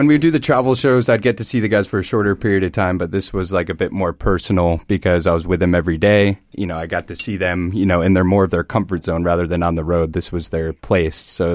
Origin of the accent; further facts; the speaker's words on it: Milford, Connecticut, United States; also born or lived in Los Angeles; Yeah, so I grew up in Milford, Connecticut, born and raised.